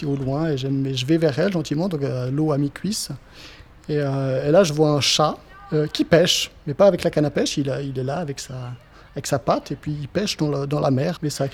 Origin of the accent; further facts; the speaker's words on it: Switzerland; Je suis suisse aussi loin que je me souvienne